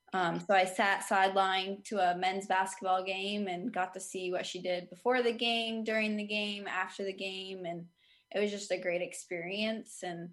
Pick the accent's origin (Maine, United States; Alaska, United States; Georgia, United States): Maine, United States; St. Albans; So I grew up in St. Albans, Maine, which is a small town in Somerset County. Went to high school at Nokomis Regional High in Newport